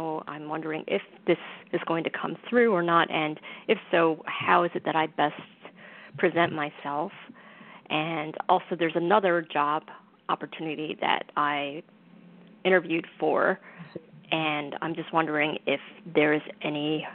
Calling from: New York, United States; I'm calling from New York.

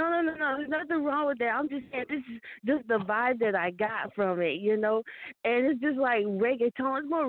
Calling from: Charlotte, North Carolina, United States; I'm calling from Charlotte.

